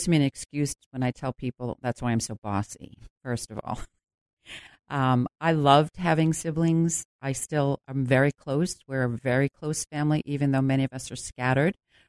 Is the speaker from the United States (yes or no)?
yes; Dorchester, Massachusetts, United States; I grew up in Dorchester as the oldest of nine children.